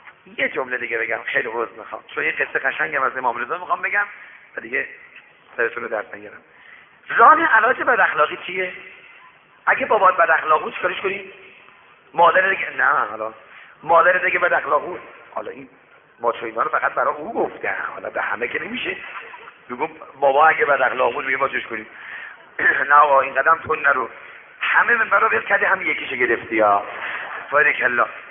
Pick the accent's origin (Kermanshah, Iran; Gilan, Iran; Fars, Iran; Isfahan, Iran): Fars, Iran; Shiraz; گفت شما اهل کجا هستی؟ گفتم شیراز.